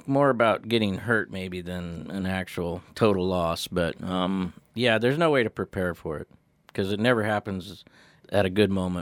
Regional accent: Ukiah, California, United States; I was born and raised in Ukiah, California, and I spent a lot of time on the coast diving for abalone and spearfishing, and just sort of ended up in Eureka one day

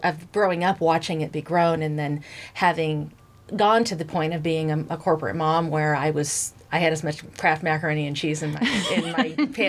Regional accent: McKinleyville, California, United States; I grew up in McKinleyville, and I grew up with an enormous garden in a family where hunting and fishing was pretty much the standard.

